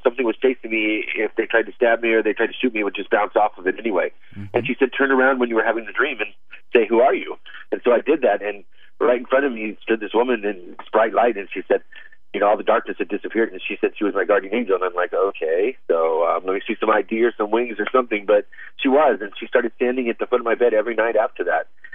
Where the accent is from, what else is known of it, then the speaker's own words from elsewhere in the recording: Midwest, United States; I was growing up in the Midwest